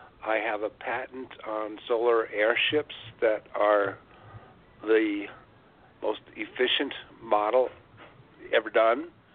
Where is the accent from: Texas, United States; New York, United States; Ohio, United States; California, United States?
New York, United States; Syosset; Yeah, I grew up on Long Island. I recognize the 516 area code here. I was in Syosset.